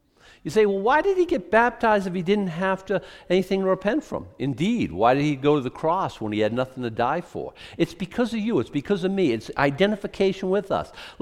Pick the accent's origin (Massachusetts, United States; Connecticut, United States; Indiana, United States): Massachusetts, United States; Boston; I grew up in Boston, a very racist society.